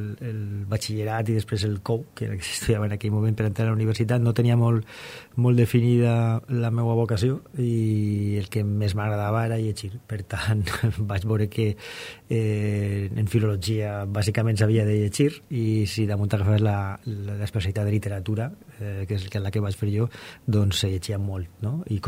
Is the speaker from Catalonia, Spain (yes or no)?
no; Burjassot, Valencian Community, Spain; He tingut càrrecs polítics com ser l'alcalde del meu poble, de Burjassot